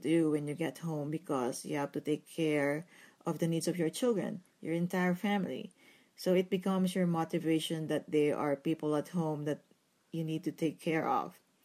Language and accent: English; Philippines; moved away as an adult; now in United States; we came from the Philippines. We immigrated to the U.S. like 12 years ago